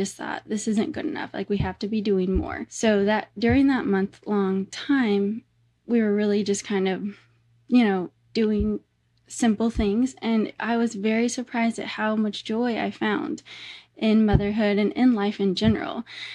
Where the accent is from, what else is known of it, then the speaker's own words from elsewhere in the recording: Nebraska, United States; We grew up in Nebraska and there were cornfields surrounding our house on every side.